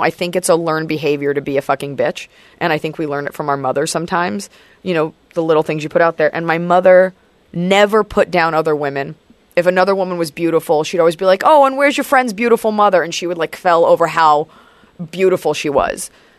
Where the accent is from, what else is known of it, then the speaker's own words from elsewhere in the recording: Dallas, Texas, United States; Let's I'm from Dallas.